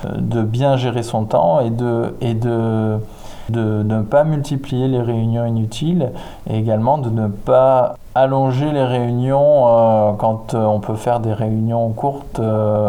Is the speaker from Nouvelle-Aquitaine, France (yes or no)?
yes; Nouvelle-Aquitaine, France; je suis originaire de Dordogne et donc j'ai beaucoup de famille sur l'agglomération périgourdine et en Dordogne.